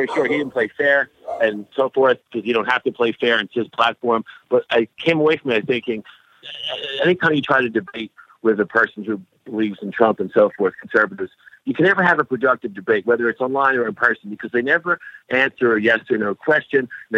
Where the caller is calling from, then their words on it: Asheville, North Carolina, United States; Asheville, North Carolina.